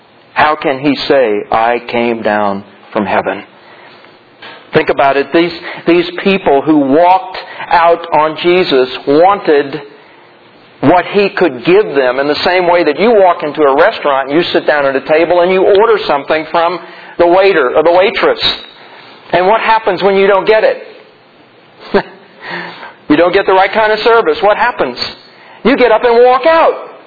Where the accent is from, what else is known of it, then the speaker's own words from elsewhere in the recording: Missouri, United States; I'm from Missouri. I was born there.